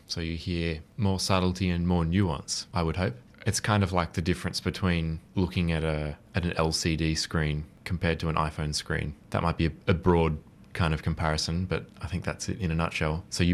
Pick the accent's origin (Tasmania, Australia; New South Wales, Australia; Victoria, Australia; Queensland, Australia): New South Wales, Australia; Sydney; And so as an aspiring jazz musician growing up in Sydney, he was more or less a household name.